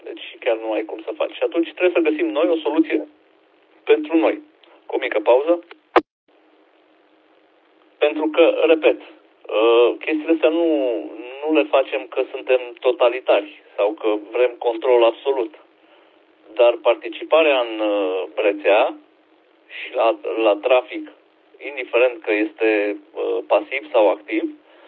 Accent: Romania; Noi ca români suntem o nație așa indulgentă, acceptăm, uităm repede

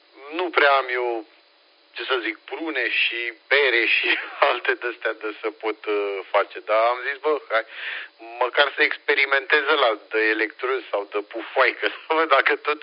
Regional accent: Romania; acum ne simțim bine că suntem români

